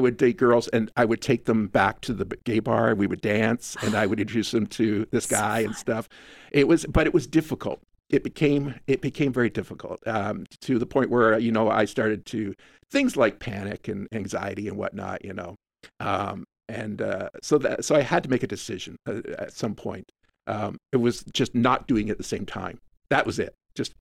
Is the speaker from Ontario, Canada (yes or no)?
yes; Hamilton, Ontario, Canada; Growing up on Hamilton Mountain, you know, I wanted to get out. I wanted to get away. I wanted to go to college.